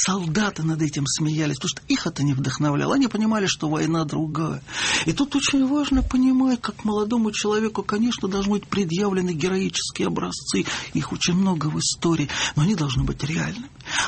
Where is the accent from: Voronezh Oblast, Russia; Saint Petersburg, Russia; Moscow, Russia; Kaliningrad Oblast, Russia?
Moscow, Russia; Я как вот москвич такой очень за это переживаю.